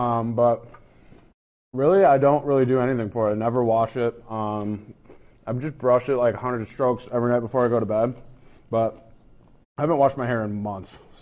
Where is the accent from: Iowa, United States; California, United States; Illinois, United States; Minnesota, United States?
Minnesota, United States; Dairy Queen ice cream cake, 100%. Yeah, I'm from Minnesota.